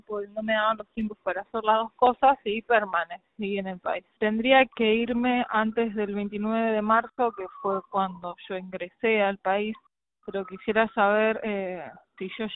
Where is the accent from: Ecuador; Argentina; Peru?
Argentina; now in United States; Yo soy argentina